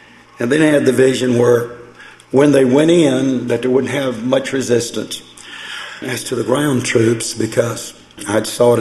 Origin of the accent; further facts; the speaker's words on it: United States; And to me, being an American, it really made it rough.